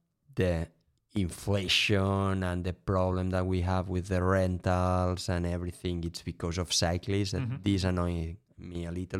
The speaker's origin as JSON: {"language": "English", "town": "Barcelona", "region": "Catalonia", "country": "Spain", "second_language": "English", "lives_now": "Girona, Spain", "said": "I'm from Barcelona, but I'm living in Girona."}